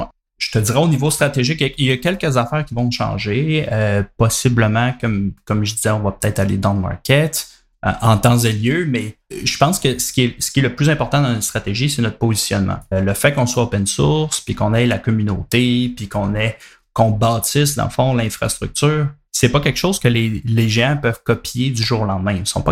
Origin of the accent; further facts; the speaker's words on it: Quebec, Canada; nous autres, on est Québécois